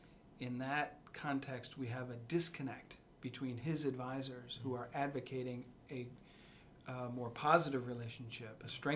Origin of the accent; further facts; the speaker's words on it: United States; So I have a lot of misgivings with the notion, as an American